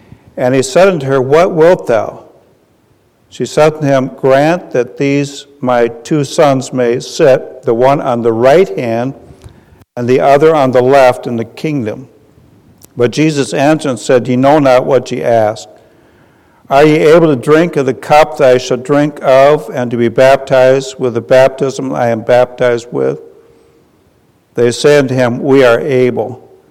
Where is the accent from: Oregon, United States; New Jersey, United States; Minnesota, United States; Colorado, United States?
Minnesota, United States; Willmar; We are from Minnesota, and we're from Wilmer, Minnesota, which is the turkey capital of the world